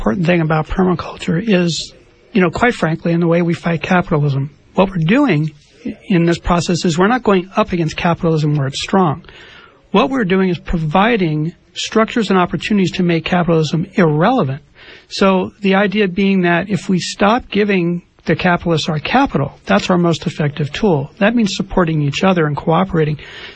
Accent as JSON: {"language": "English", "town": "San Francisco", "region": "California", "country": "United States", "tie": "born or raised there", "said": "I grew up in San Francisco, and my family and I used our next door neighbor's property as well as our own, and we grew 80% of everything we needed"}